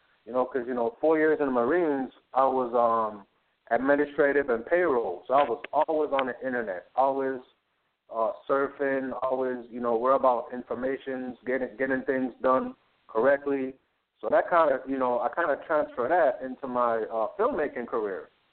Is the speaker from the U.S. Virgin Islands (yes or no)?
yes; St. Croix, U.S. Virgin Islands; I am from St. Croix, United States, Virgin Islands. It's a U.S. territory. I spent most of my life here.